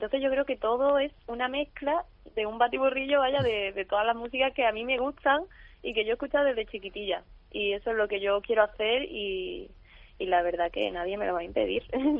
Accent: Malaga, Andalusia, Spain; Pues mira, yo me he criado ahí

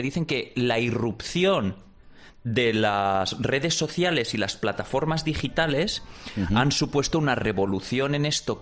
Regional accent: Spain; lo diferentes que somos los españoles y los americanos

